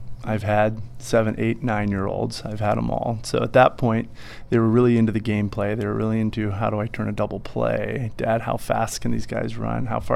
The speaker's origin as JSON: {"language": "English", "town": "Enumclaw", "region": "Washington", "country": "United States", "tie": "born or raised there", "said": "Yeah, so I grew up in Enumclaw, and so we would come to the Kingdom when I was a little kid, and it was really pretty great."}